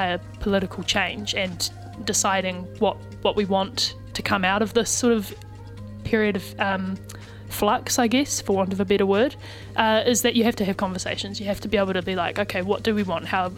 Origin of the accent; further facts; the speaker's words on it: Christchurch, Canterbury, New Zealand; There's a few people from Christchurch involved because that's my hometown is.